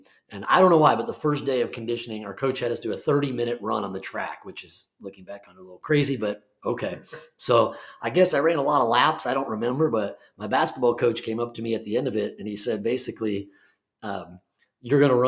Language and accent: English; Illinois, United States; So I was, believe it or not, a basketball player growing up in the Chicago area.